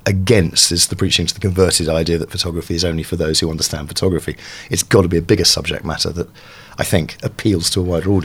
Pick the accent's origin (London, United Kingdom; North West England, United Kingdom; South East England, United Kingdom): South East England, United Kingdom; Brighton; I grew up in Sussex, in Brighton.